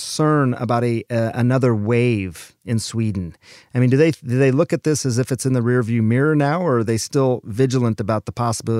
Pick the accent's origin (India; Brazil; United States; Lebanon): India; I'm Indian